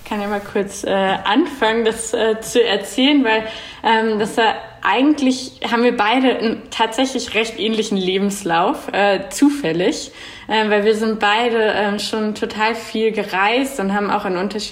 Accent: Berlin, Germany; now in Zürich, Switzerland; Ich wohne in Zürich zurzeit, bin aus Berlin

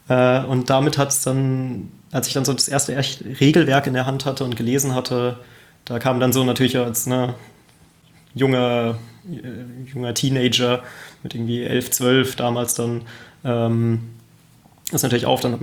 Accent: Kaiserslautern, Rhineland-Palatinate, Germany; Ich komme aus Kaiserslautern in Deutschland.

